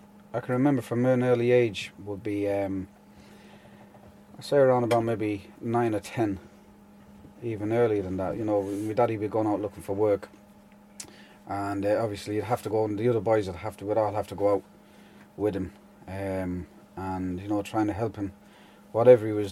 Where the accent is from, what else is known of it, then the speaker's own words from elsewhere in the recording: Manchester, North West England, United Kingdom; born there; I was born in Manchester, in 1972.